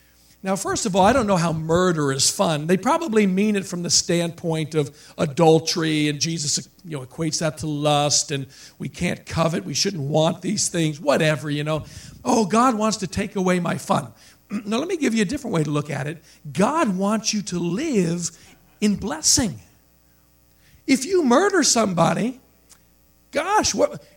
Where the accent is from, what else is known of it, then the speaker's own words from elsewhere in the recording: New York City, New York, United States; born there; I was 17 because I was born in New York City, and the cutoff dates are earlier, so I started kindergarten at 4.